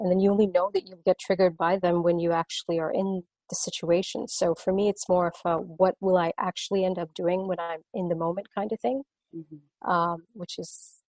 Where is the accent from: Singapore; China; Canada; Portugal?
Singapore; now in United States; I'm not from this country. I'm not American. I'm from Singapore. So it's been one and a half years here in the US.